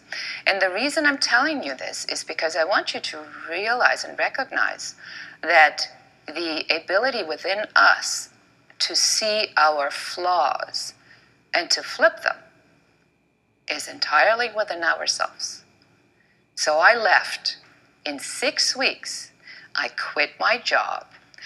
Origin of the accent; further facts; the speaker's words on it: Germany; now in United States; I'm the American dream, the girl from Germany